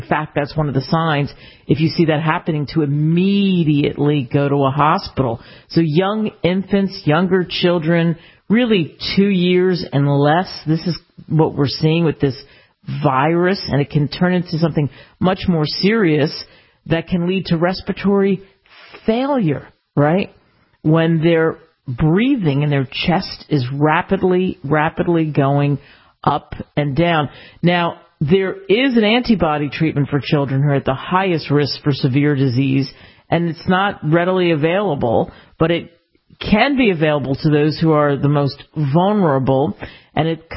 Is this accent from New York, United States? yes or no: no; Pennsylvania, United States; I grew up outside of Philadelphia